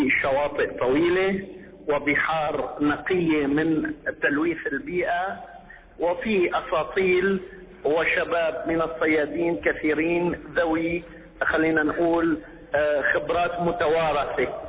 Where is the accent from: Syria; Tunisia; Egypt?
Syria; يعني أنا أعطيت مثال من بلدي سوريا، لدينا زراعة القطن